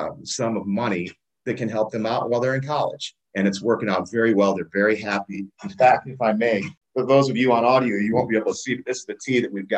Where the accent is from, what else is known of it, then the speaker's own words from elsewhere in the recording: Akron, Ohio, United States; Dylan is an incoming freshman who is from my hometown of Akron, Ohio, and that's how I met him.